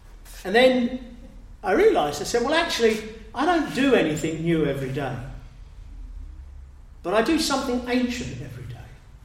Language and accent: English; Canning Town, London, United Kingdom; I was born and bred in Canning Town.